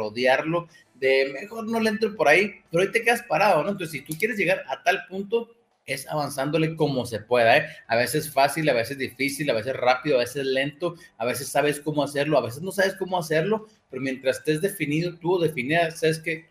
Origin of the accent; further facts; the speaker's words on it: Chihuahua, Mexico; now in Mexico City, Mexico; Hoy estoy en la ciudad de Chihuahua, yo ya vivo en la Ciudad de México, pero llegamos allá en la ciudad de Chihuahua, donde somos de siempre, ¿no?